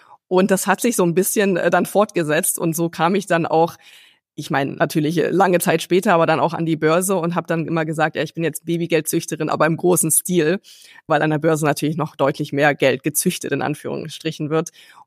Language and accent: German; Baden-Württemberg, Germany; Und als Schwabe muss man sowieso sparen.